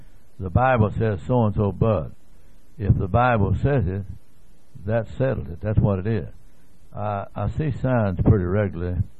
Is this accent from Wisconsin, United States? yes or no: no; Bulger, Texas, United States; I was raised over in Gainesville, Texas, or near there, out in the country, a little place out there called Bulger, Texas. It is on the map, by the way.